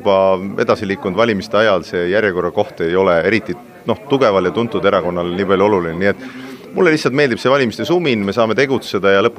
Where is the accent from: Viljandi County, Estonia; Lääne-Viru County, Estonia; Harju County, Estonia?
Harju County, Estonia; Tallinn; kui me võrdleme näiteks kahte linna, minu kodulinna Tallinnat ja võrdleme Tartut